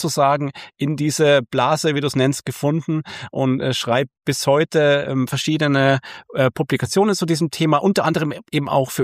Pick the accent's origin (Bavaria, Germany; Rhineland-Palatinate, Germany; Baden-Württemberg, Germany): Bavaria, Germany; also born or lived in Munich; bin aber auch schon zumindest in Bayern ganz viel rumgekommen, habe in München studiert, in Oberbayern gelebt und so weiter, aber Unterfranken, das ist halt einfach meine Heimat und da, wo mein Herz hängt.